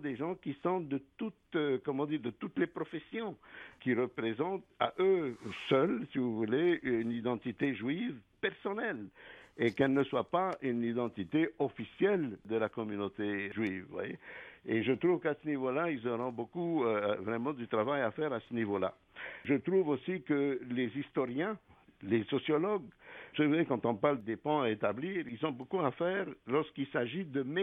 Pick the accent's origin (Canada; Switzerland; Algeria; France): Canada; Quebec; en tant que Québécois et en tant qu'écrivain